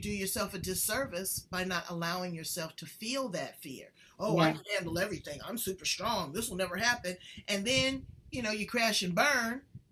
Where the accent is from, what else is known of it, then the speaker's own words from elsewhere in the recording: Los Angeles, California, United States; I love San Diego. I'm originally from Los Angeles. You know, I'm a city girl.